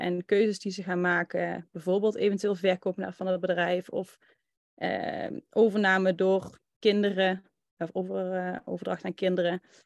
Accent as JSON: {"language": "Dutch", "region": "Limburg", "country": "Netherlands", "said": "En ik kom uit Limburg. Dat zal je misschien horen aan mijn accent."}